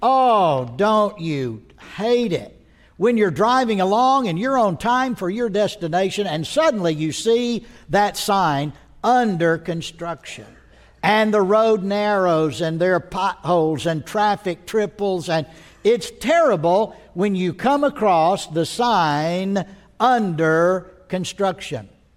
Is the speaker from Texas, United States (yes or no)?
yes; Texas, United States; Now, I know I'm from Texas. I've lived in Texas 50 years.